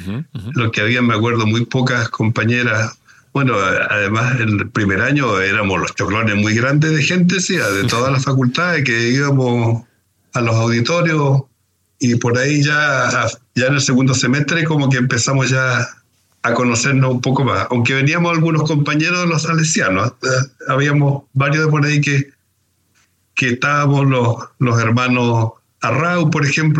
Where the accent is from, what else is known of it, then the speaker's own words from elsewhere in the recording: Chiguayante, Biobío, Chile; also born or lived in Concepción; yo siempre he sido de la zona, pues nací en Chiguayante, me crié en Chiguayante, después viviendo en Concepción